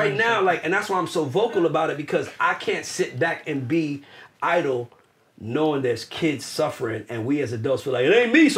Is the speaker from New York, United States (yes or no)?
yes; Bronx, New York, United States; I'm from the Bronx, right? I don't claim it often, but I'm from Patterson Projects.